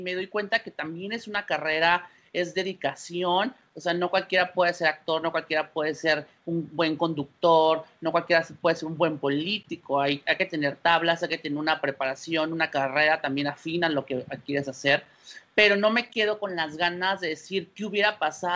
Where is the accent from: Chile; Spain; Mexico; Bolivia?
Mexico; Coatzacoalcos, Veracruz; yo soy de Coatzacoalcos, Veracruz, Jarocho